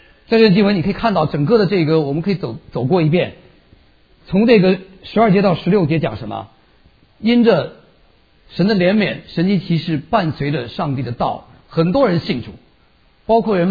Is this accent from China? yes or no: yes; Lanzhou, Gansu, China; 是因为我是从兰州来的，兰州的牛肉拉面哈到处都有